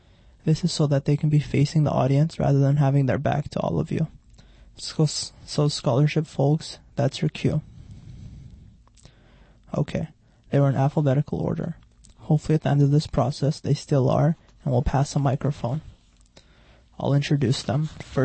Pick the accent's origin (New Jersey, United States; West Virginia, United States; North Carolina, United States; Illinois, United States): New Jersey, United States; As Kate mentioned, I'm from New Jersey. I just finished up my bachelor's and I'm currently relocating to Ruston, Louisiana, where I'll be starting at Louisiana Tech in the fall.